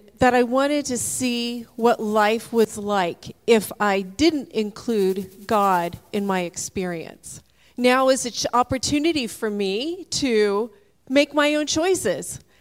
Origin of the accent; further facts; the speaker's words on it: Florida, United States; But for myself, I was born and raised in Florida.